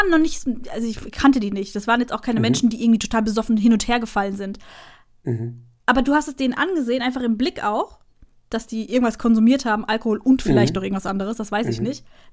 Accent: Hesse, Germany; Da, wo ich herkomme, ich komme von der Bergstraße

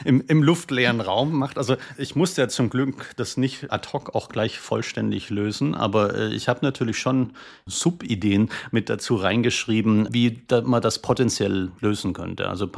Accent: Stuttgart, Baden-Württemberg, Germany; Ja, wobei ich betonen will, dass ich als Stuttgarter natürlich

